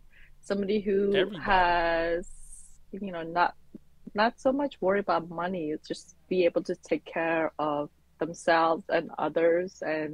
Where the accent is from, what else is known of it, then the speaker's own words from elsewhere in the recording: Mongolia; now in Chicago, United States; Yeah. I'm from Mongolia.